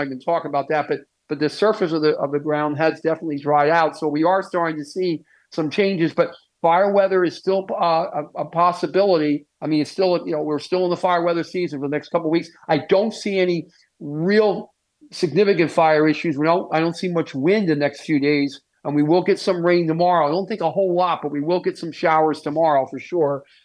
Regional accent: Philadelphia, Pennsylvania, United States; Down in my hometown, Philadelphia, hit at least 90 degrees

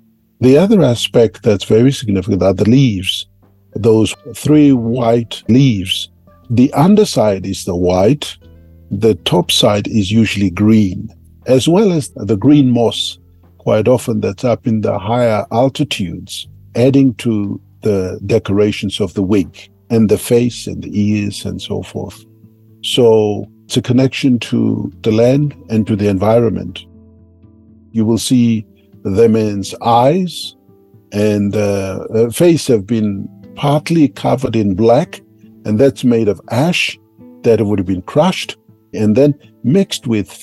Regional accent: Mount Hagen, Western Highlands, Papua New Guinea; I'm from the Omoge community in Mount Hagen. What you see in that image is obviously a warrior from my area in the Western Highlands province of the Highlands of Papua New Guinea.

